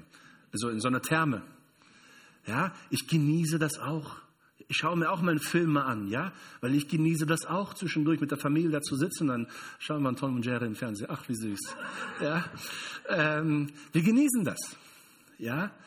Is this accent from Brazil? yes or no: yes; Brazil; German is a second language; Also ich bin Brasilianer zum Beispiel.